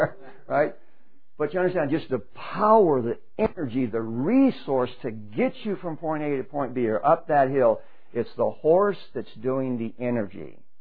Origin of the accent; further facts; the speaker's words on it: San Antonio, Texas, United States; We used to ride horses a lot back when I was growing up in San Antonio